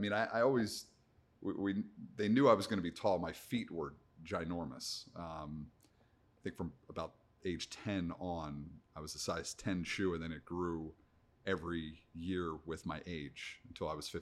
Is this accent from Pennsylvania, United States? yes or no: yes; Pennsylvania, United States; So I grew up outside of Philadelphia. I had a pretty normal upbringing.